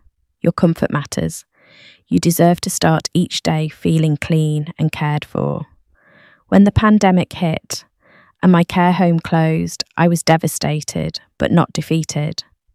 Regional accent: Hulme, North West England, United Kingdom; Growing up in Hume, I watched my gran struggle to stay in her own home as her mobility got worse.

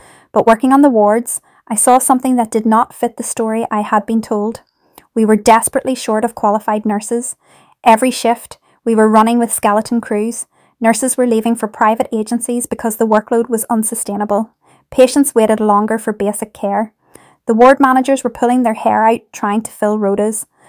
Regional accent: Homerton, London, United Kingdom; Growing up in Homerton, watching my mum come home from her night shifts cleaning offices, her hands raw from chemicals

